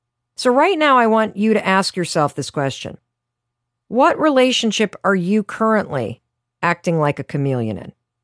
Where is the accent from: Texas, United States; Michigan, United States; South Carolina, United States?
Michigan, United States; Now, I grew up in Western Michigan, and so I am a little outdoorsy